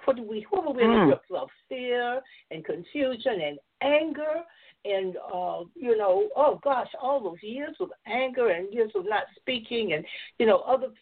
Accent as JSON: {"language": "English", "region": "the South", "country": "United States", "tie": "born or raised there", "said": "I grew up in the South, and I can't tell you how many people, white women, men will tell you"}